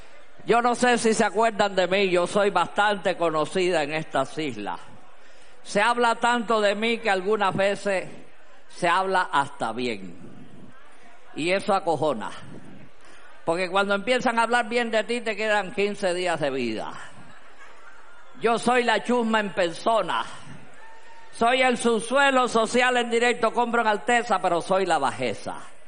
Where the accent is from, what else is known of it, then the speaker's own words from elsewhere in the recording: Cuba; moved away as an adult; now in Canary Islands, Spain; soy una vieja cubana. Llevo aquí entre ustedes 25 años. Llegué aquí en Canarias